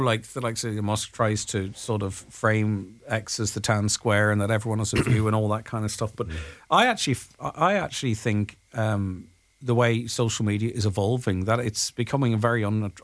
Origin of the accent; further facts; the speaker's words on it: Ireland; We know that as Irish people to build, we move to London, we move to Scotland, you know, to America, to Australia.